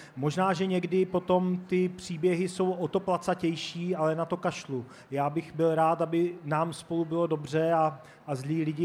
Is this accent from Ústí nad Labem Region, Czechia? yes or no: no; Olomouc, Olomouc Region, Czechia; já sám jsem z Olomouce a baví mě ten kulturní kvas, který tady teď probíhá